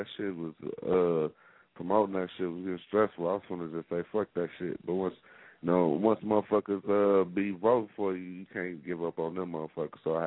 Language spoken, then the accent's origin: English; Rockford, Illinois, United States; let me give a shout-out to my hometown, man, Rockford, Illinois, man.